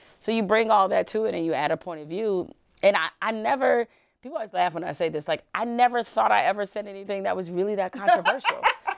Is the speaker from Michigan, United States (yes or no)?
yes; Detroit, Michigan, United States; also born or lived in Houston; And I was born and raised in Detroit, but we spent 2 years there when I was like from ages maybe 5 to when I was 7.